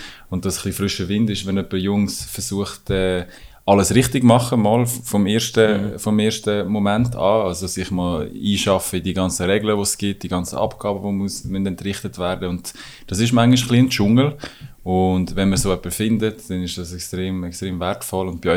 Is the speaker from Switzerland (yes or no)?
yes; Switzerland; vergisst man das als Schweizer manchmal ein bisschen